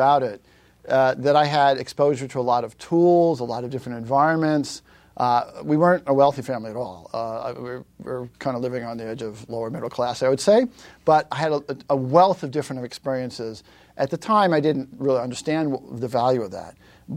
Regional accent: Long Island, New York, United States; born there; I was born on Long Island in New York.

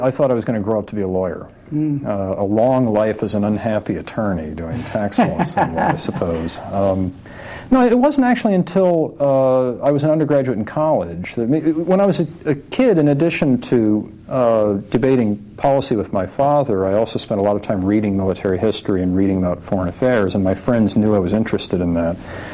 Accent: Wilmington, Delaware, United States; I grew up in Wilmington, Delaware.

